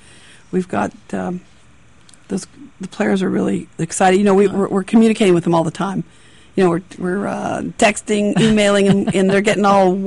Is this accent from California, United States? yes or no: yes; Long Beach, California, United States; I met them through a World Team Tennis Clinic out in California because I'm from Long Beach